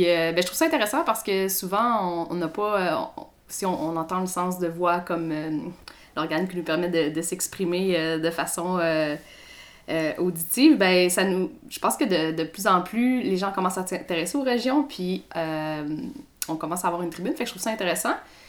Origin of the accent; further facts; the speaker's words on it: Quebec, Canada; Bon, en fait, moi, je suis native d'ici. Je suis native de la Côte-Nord. Fait que j'ai vraiment cette région-là qui est à cœur pour moi. Mes racines sont ici.